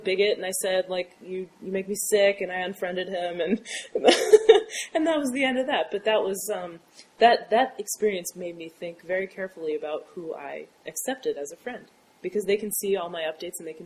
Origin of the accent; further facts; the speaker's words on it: the South, United States; I grew up in the South, and, you know, it's all over the place.